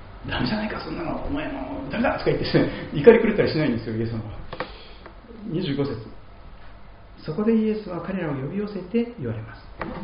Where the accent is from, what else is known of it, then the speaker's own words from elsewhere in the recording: Kochi, Japan; moved away as an adult; also born or lived in Toyohashi; 私は四国の高知県で生まれ育ちましたが、20歳過ぎからですね、10年ほど前までですね、愛知県にいましたね。で、愛知県の豊橋というところにいたんですが